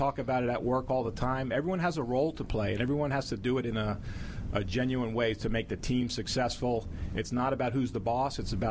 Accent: Huntington, New York, United States; I'm from Huntington, New York, Long Island.

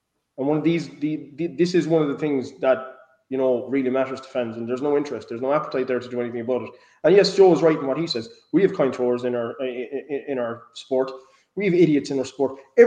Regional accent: Munster, Ireland; I grew up in County Cork, and there was a few Protestant people lived around me

